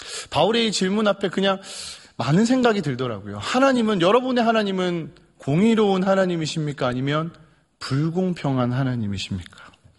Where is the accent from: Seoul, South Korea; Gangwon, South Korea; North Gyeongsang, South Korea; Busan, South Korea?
Busan, South Korea; 저도 얼굴은 서울 사람 같은데요. 저는 고향이 저희 나라의 중심인 부산이 제 고향입니다.